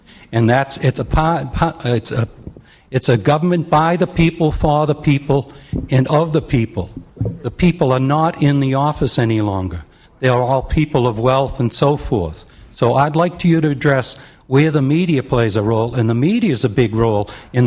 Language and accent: English; Braintree, Massachusetts, United States; I'm from Braintree, Mass.